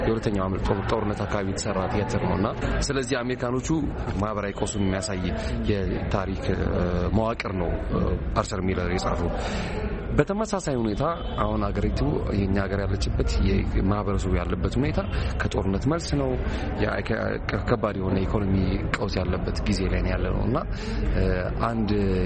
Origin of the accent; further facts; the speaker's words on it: Addis Ababa, Ethiopia; እኔ ከተማ ነው ያደኩት፣ 4 ኪሎ አካባቢ ነው ያደኩት። ግን አሁን ወጥቼ አያት አካባቢ የሚባል ሰፈር ነው የምኖረው